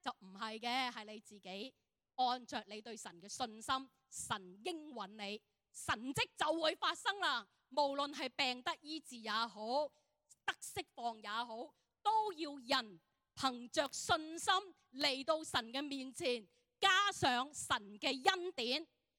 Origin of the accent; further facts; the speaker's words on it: Hong Kong; 我们香港人什么都要快的